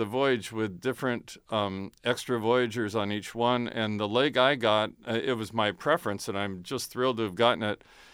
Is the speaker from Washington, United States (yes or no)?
yes; Washington, United States; now in Northern Kentucky, United States; I grew up on Puget Sound, north of Seattle, and I worked on the tugboats for 6 summers.